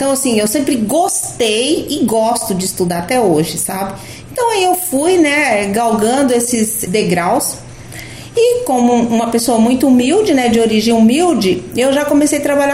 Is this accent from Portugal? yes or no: no; Jaraguari, Mato Grosso do Sul, Brazil; born there; eu nasci num sítio, né, num sítio da minha avó, que é ali no município de Jaraguari.